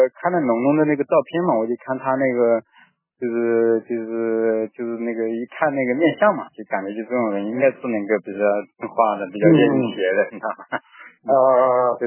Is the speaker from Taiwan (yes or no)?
no; Yueyang, Hunan, China; 我们岳阳那边的那个公安系统的那个公务员